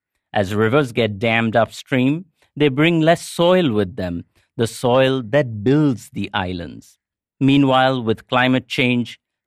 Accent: Kolkata, West Bengal, India; I grew up in Kolkata, just hours from a UNESCO World Heritage Site, and never went there.

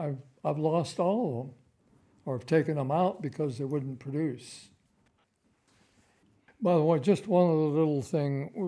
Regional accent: Midwest, United States; where I grew up in the Midwest, it was just a common thing to have a number of fruit trees in your backyard.

